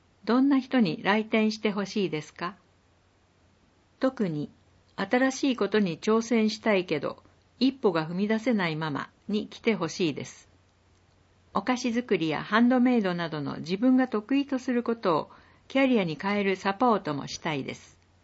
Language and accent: Japanese; Uonuma, Niigata, Japan; also born or lived in Tokyo; now in Sanjo, Japan; 私は魚沼市出身で東京に住んでいましたが、東京での子育てに限界を感じ、新潟県三条市に移住しました。